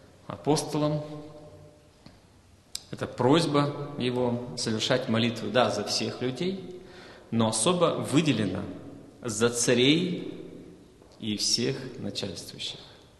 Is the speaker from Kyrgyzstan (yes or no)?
yes; Bishkek, Kyrgyzstan; Я родом из Бишкека, с Кыргызстана.